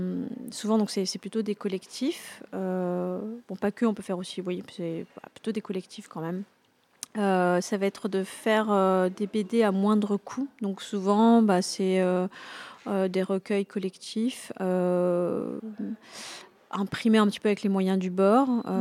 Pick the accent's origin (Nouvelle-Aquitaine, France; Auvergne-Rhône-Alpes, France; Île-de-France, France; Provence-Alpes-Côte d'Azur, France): Île-de-France, France; Drancy; Je viens de Drancy, Île-de-France.